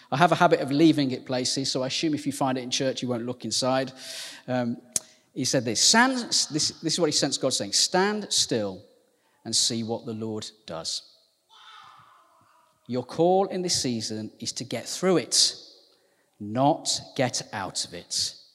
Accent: Walsall, West Midlands, United Kingdom; I'm from the West Midlands. I'm from a place called Warsaw, which is just north of, it's near Birmingham.

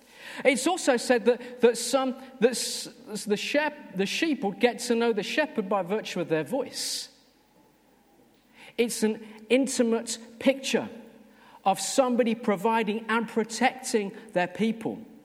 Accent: Birmingham, West Midlands, United Kingdom; I mean, I am from Birmingham, but, you know, that's how we roll down there.

